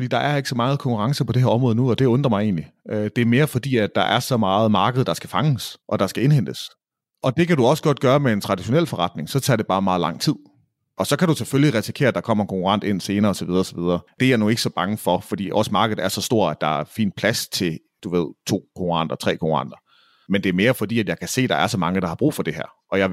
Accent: Jutland, Denmark; Dermed sagt, så er jeg også jyde og kan godt lide at tjene penge

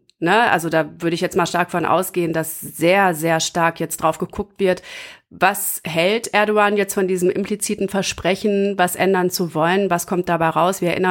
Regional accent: Gütersloh, North Rhine-Westphalia, Germany; ich komme aus Gütersloh.

